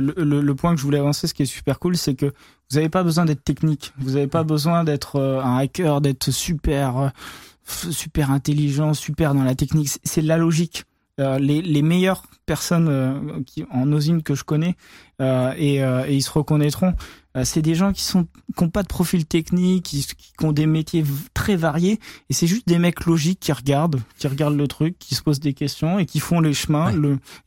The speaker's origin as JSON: {"language": "French", "country": "France", "said": "moi, je suis français"}